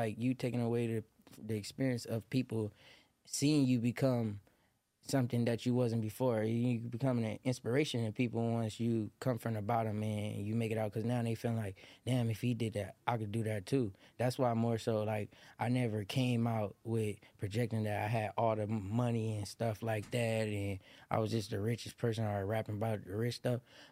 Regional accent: Watts, California, United States; also born or lived in Lynwood; So, okay, I was born in Linwood, California at St. Francis Hospital. And I grew up on the 103rd. I actually lived on 103rd, right across, right. My backyard was the train tracks.

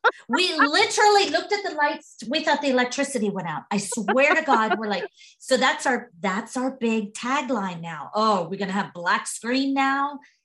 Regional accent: Pittsburgh, Pennsylvania, United States; Speaking of football, since we're all from Pittsburgh, I mean, that's like our home base.

